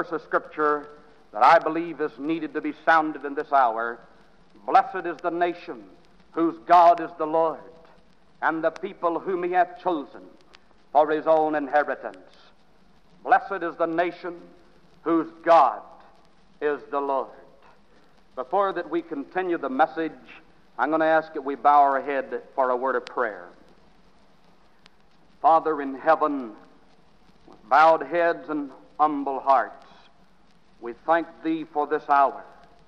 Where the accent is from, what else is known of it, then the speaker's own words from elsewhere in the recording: Oklahoma, United States; Perhaps from my accent you can see that I'm not from Boston, but I'm from Oklahoma. They call them Okies. And I was raised in the southeastern part of the state in a range of mountains known as the Kiamishes.